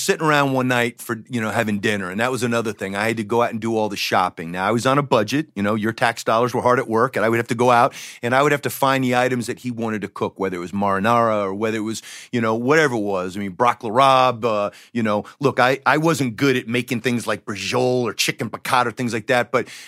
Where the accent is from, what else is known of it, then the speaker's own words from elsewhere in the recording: Decatur, Georgia, United States; Look, I grew up in Decatur, Georgia. I've never heard it.